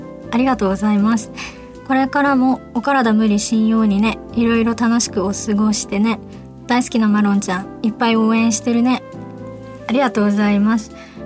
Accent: Fukuoka, Japan; accent: Fukuoka dialect; このコーナーは私が福岡弁で喋っていくコーナーです。

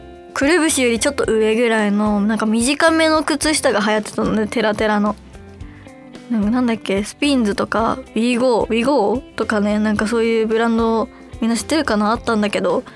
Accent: Osaka, Japan; 何気にね、大阪出身なんですけども、四国大阪からめっちゃ近いんよ。

